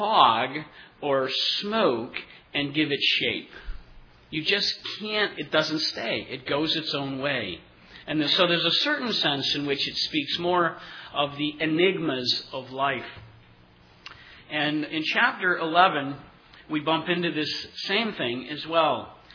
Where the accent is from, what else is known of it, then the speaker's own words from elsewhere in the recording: Massachusetts, United States; I'm not a native Mainer. I'm from Massachusetts, actually, and if you know your history, Maine used to be northern Massachusetts